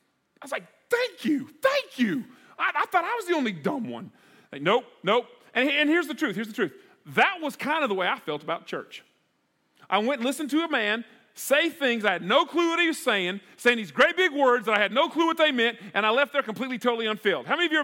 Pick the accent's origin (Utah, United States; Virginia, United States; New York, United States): Virginia, United States; Wise; We're from Wise, Virginia